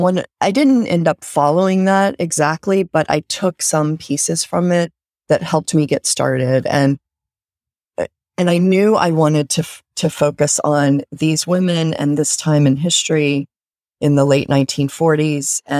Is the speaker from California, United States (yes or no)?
no; North Carolina, United States; I grew up in North Carolina and spent both of my sets of grandparents and my parents are from Winston-Salem, which is the home of R.J. Reynolds Tobacco. And I spent a lot of time there as a kid.